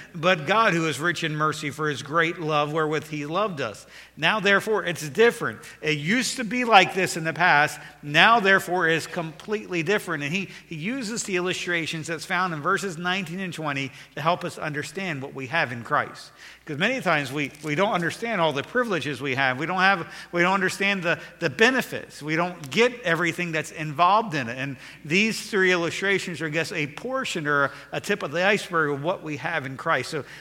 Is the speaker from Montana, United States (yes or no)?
no; Maryland, United States; I know I'm not all the way up north. I know I'm from Maryland, but when I came down south, this first time